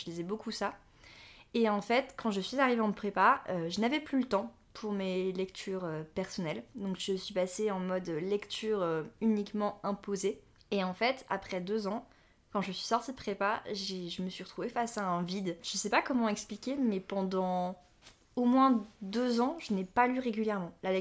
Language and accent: French; Lille, Hauts-de-France, France; Quand je suis rentrée à Lille après mes études, parce que je viens de Lille de base